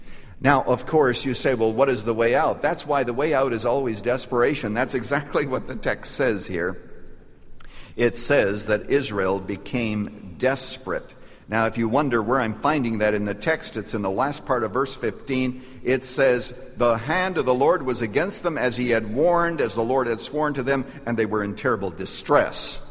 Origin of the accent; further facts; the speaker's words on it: Canada; I was brought up in Canada. I was born near a little town that was so small that the mayor and the village idiot was the same person.